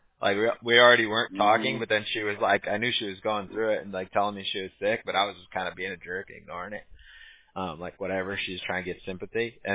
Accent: Huntington Beach, California, United States; Like, I grew up in Huntington Beach. It's, like, Surf City.

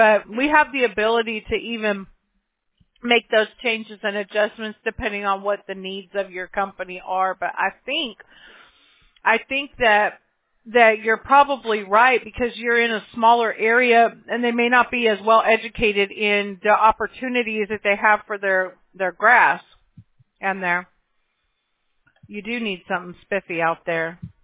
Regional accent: Mobile, Alabama, United States; born there; Well, I was born in Mobile, Alabama.

